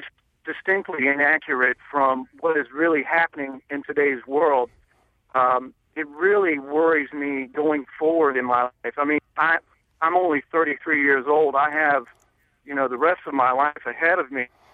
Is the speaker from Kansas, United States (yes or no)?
no; Texas, United States; the quick actions in Texas, my home state, in North Carolina